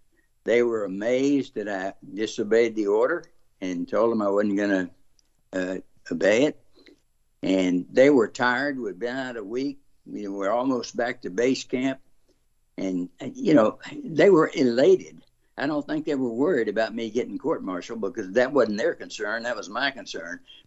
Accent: Amite, Louisiana, United States; I think somebody from my hometown, Amite, Louisiana, let him know that I was there

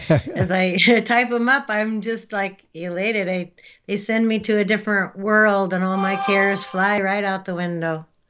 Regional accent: Los Angeles, California, United States; moved away as an adult; now in Alaska, United States; Well, I grew up in Los Angeles, but I moved to Alaska in 74.

